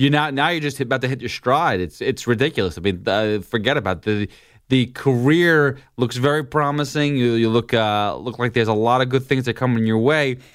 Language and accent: English; New York, United States; November 6th, New York. That's my home area. That's my hometown.